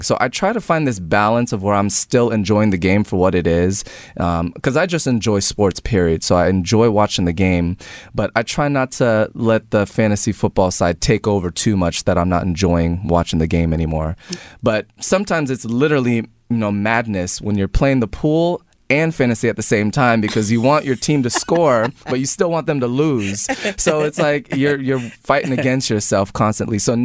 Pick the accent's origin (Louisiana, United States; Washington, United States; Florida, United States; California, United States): Florida, United States; Tampa; I was a Tampa Bay Buccaneers fan just growing up in Tampa.